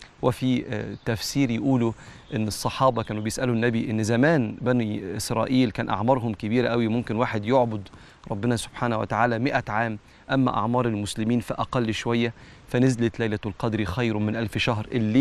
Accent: Egypt; زي جبن القريش اللي بيعملها الفلاحين عندنا في مصر

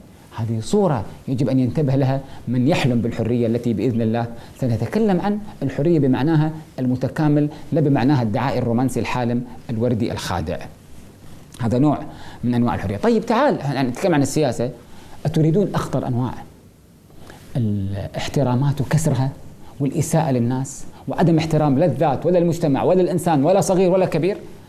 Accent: Kuwait; في منطقة عندنا في الكويت اسمها العقيلة

